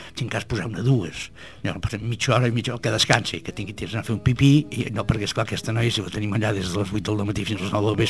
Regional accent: Sant Sadurní d'Anoia, Catalonia, Spain; Perquè els que venim de Sant Sadurní al curt, és una altra cosa, no?

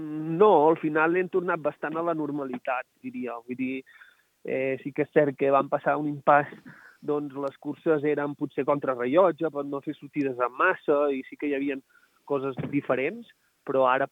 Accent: Sóller, Balearic Islands, Spain; estava al poble de Mallorca, d'on sóc jo, de Solla, que al final és la Serra de Tramuntana.

